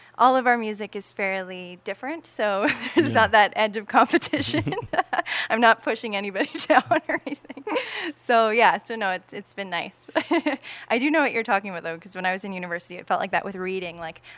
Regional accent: Toronto, Ontario, Canada; I'm a Torontonian from Canada

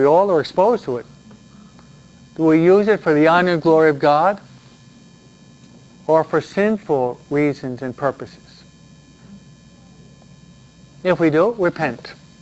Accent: New York, United States; It was a New Yorker, we're from New York, St. Elizabeth Ann Seton.

